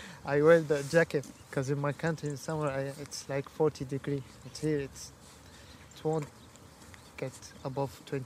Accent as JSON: {"language": "English", "town": "Damascus", "region": "Rif Dimashq", "country": "Syria", "lives_now": "Ireland", "said": "I'm from Damascus. I like my old life."}